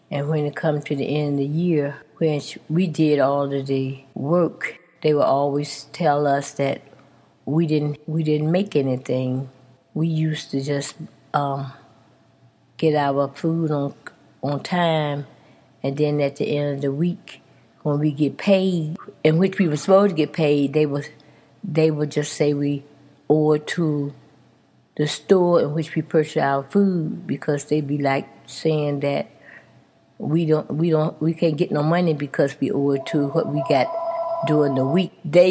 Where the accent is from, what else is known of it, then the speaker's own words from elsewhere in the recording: Spring Hill, North Carolina, United States; now in Pennsylvania, United States; I grew up in North Carolina, in a little town called Spring Hill. I was born there, and I lived there until 1957. That's when I left and came to Pennsylvania.